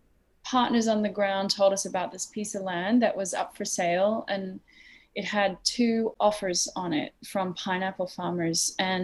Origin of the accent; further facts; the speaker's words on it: New York, United States; So we're from New York.